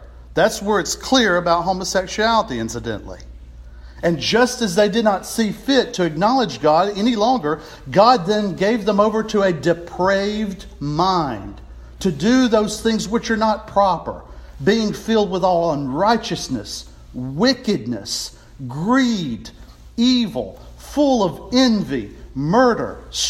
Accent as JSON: {"language": "English", "country": "United States", "said": "Not my queen. I'm an American."}